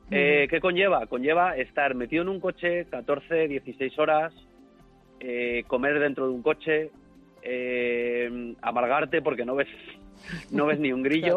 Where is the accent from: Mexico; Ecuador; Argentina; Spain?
Spain; León, Castile and León; Aparte, soy leonés muy cazurro.